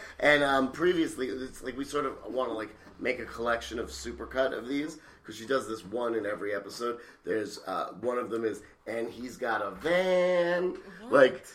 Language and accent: English; Kansas, United States; I'm from Kansas, so that's my reference